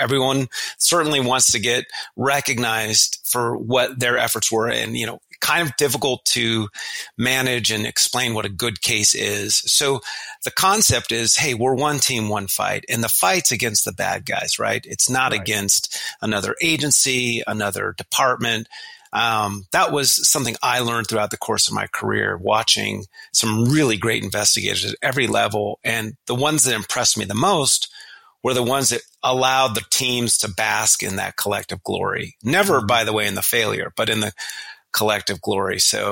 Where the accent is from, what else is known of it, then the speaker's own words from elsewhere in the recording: Portland, Oregon, United States; I'm back in my hometown of Portland, Oregon, again